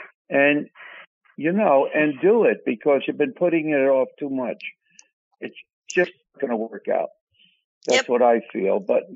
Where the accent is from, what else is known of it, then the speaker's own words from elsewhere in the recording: Massachusetts, United States; now in New Jersey, United States; about 1990, when I moved to New Jersey from Massachusetts, I was actually doing readings through the handwriting.